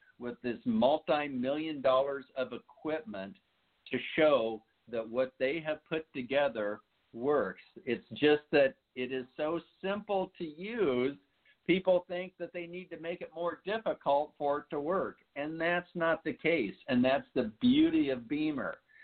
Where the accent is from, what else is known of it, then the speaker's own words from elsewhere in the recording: Iowa, United States; there's a reason I moved from Iowa out to Southern California so I could enjoy the weather for a period of time.